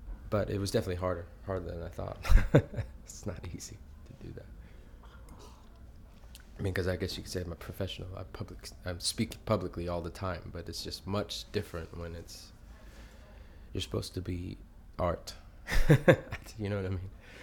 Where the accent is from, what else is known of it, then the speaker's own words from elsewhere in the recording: California, United States; I'm 32 and I'm from Orange County, California and USA.